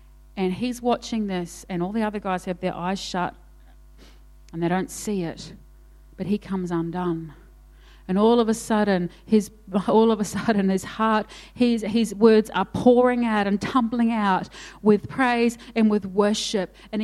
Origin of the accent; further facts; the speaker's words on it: Australia; We're Australian.